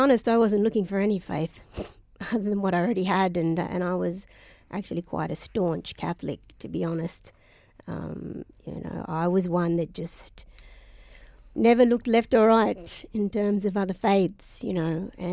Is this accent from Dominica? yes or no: no; Australia; especially from my own background as an Australian